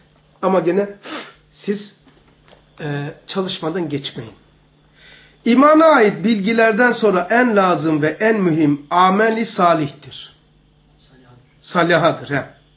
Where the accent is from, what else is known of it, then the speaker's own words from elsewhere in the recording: Zeytinburnu, Istanbul, Turkey; gelenek olarak ben burada büyüdüm, yaşlandım mı? Yaşlandım. Şu anda toplum buraya Zeytinburnu deyince